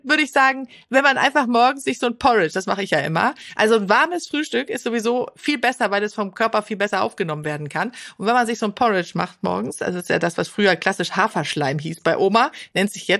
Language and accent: German; Sweden; German is a second language; aber in Schweden, wo ich herkomme, da kochen wir immer den ganzen Kopf